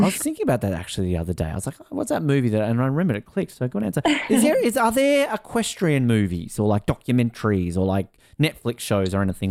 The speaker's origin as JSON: {"language": "English", "region": "Tasmania", "country": "Australia", "lives_now": "Sydney, Australia", "said": "I'm from Tasmania, Jess, and I live in Sydney."}